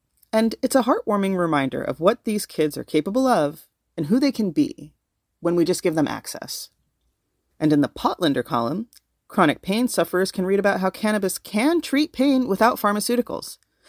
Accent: Los Angeles, California, United States; also born or lived in Salem, Oregon; I'm biracial. I was born in Salem, but my mother moved us back to Los Angeles when I was a baby because, to summarize, she feared for our lives.

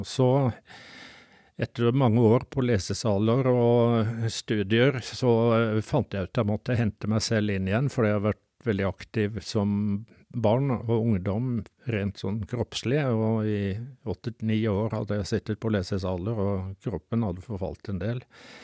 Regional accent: Grimstad, Agder, Norway; Så jeg vokste opp på Sørlandet utenfor Grimstad

